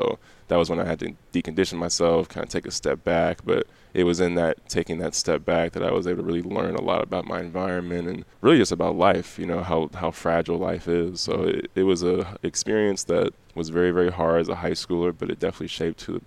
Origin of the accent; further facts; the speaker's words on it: Bloomington, Illinois, United States; Yeah, so I grew up in Bloomington, Illinois. Great upbringing, honestly, great family.